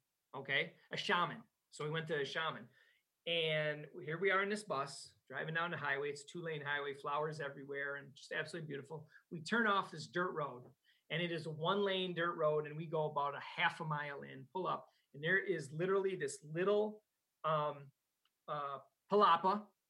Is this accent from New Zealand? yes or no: no; Wisconsin, United States; accent: Wisconsin; You know, with my Wisconsin accent, I've screwed up every time.